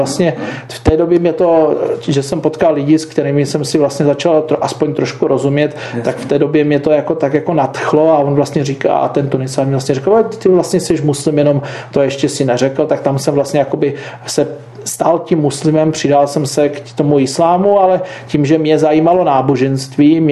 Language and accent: Czech; Beskydy, Czechia; já pocházím z Beskydských hor a když mi byly zhruba 4 roky, moji rodiče se rozvedli